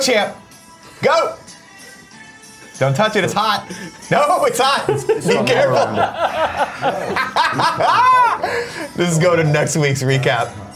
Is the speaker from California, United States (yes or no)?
yes; San Bernardino, California, United States; I go, oh, that's my hometown. That's where I'm from.